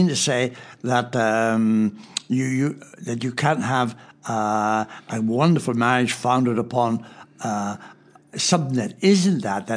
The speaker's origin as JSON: {"language": "English", "country": "Ireland", "accent": "Irish", "said": "Well, the question, will he understand me with my Irish accent?"}